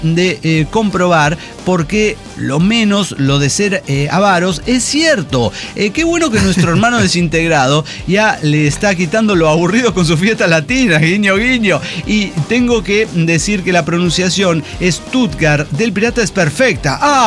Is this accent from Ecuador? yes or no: no; Barcelona, Catalonia, Spain; sí, que venimos de Barcelona